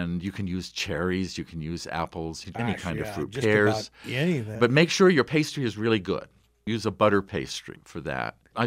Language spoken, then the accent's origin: English; Shanghai, China; When I was growing up in Shanghai, my Russian grandmother